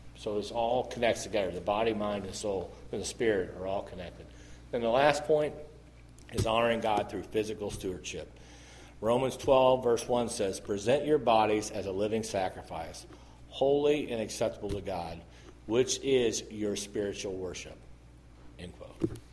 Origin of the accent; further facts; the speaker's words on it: the Ozarks, United States; you know, I'm a country boy. I grew up in the Ozark Mountains.